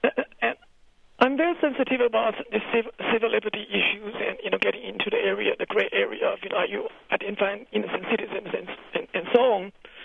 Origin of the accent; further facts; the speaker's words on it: Taiwan; And I came from Taiwan. There's really no known group of terrorist group in Taiwan.